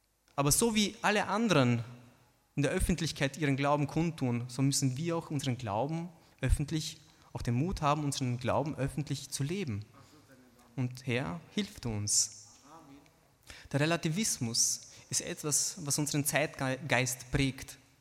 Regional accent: Austria; also born or lived in Romania; hier in Österreich. Viele von uns sind hier geboren oder sind halt in Rumänien geboren und als kleine Kinder hergekommen und von klein auf, vielleicht sogar als Baby schon hier aufgewachsen in Österreich. Und wir haben hier die Sprache gelernt, die Kultur gelernt

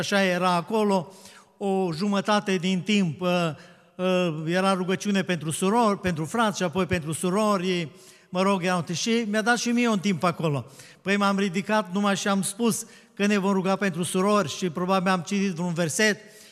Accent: Marginea, Suceava County, Romania; noi suntem din Marginea, și el și eu suntem din Marginea

